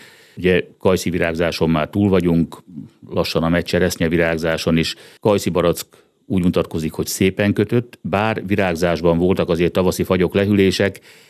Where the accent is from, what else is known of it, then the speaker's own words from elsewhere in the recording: Hódmezővásárhely, Csongrád-Csanád, Hungary; gyerekkoromban, Hódmezővásárhely születésű vagyok, legalábbis Hódmezővásárhely környékén tudom